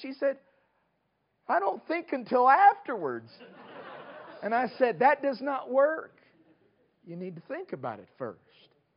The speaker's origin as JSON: {"language": "English", "region": "North Carolina", "country": "United States", "said": "I'm from the North Carolina coast"}